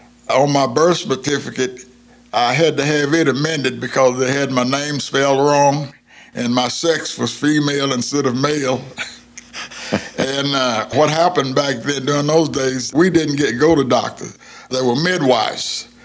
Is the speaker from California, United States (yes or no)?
no; Chelsea, Oklahoma, United States; born there; I was born in Chelsea, Oklahoma. Chelsea, Oklahoma is a small town on Highway 66, about 40 miles north of Tulsa, Oklahoma, about 18 miles north of Claremore.